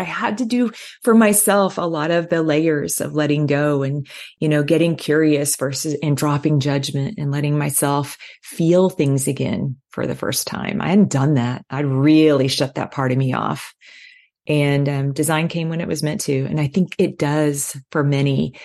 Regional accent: Midwest, United States; I'm from the Midwest. We didn't know what those words were

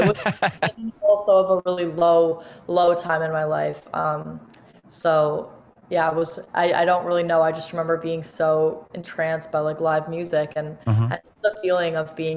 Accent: Toronto, Ontario, Canada; Born and raised downtown Toronto, city girl.

